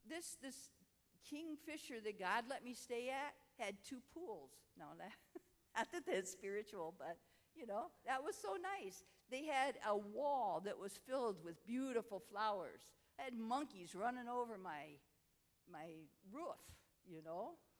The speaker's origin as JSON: {"language": "English", "country": "United States", "said": "I mean, I'm American, so he's trying to hang out."}